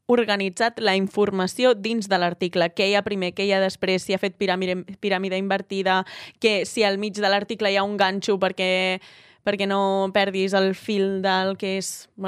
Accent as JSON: {"language": "Catalan", "town": "Cambrils", "region": "Catalonia", "country": "Spain", "said": "les del meu poble, a Cambrils"}